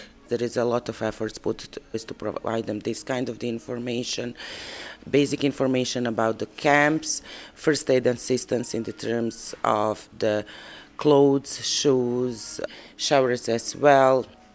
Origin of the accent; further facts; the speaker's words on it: Croatia; English is a second language; moved away as an adult; also born or lived in Bosnia; now in Serbia; I am a refugee from Croatia since the Balkans War in the 90s, and I left my home in 1995. I was 19 in that time, 20, and then I moved to Bosnia, and I lived in Bosnia for 20 years